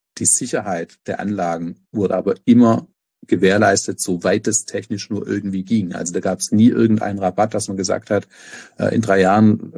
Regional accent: Baden-Württemberg, Germany; jetzt Big Neckar Westheim in Baden-Württemberg, ganz in der Nähe meiner Heimat.

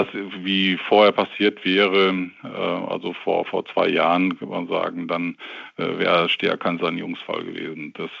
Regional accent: Bochum, North Rhine-Westphalia, Germany; Ich komme aus Bochum

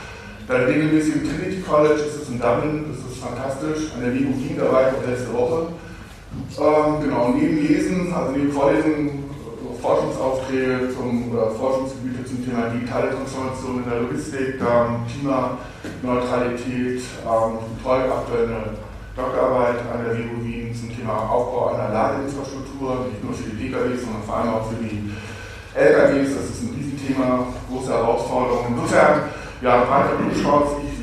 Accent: Hamburg, Germany; ich bin gebürtig aus Hamburg, deswegen bin ich von Herzen HSV-Fan.

